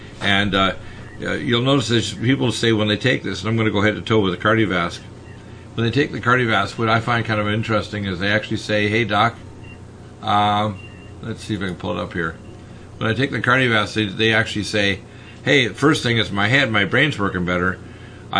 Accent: Detroit, Michigan, United States; born there; I could run for president because I was born in Detroit, but the last two-thirds of my life were in America

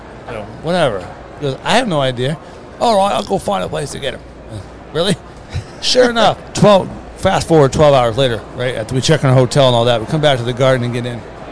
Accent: Los Angeles, California, United States; And it's cold to us. We're from Los Angeles.

